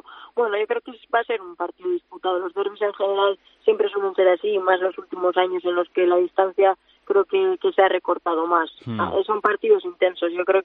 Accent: Urnieta, Basque Country, Spain; De Urnieta.

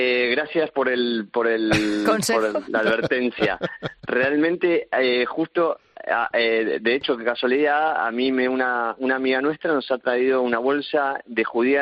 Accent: Argentina; now in Spain; el país mío, mi país está muy mal y como como muchos argentinos, lamentablemente han tenido que emigrar por esas condiciones.

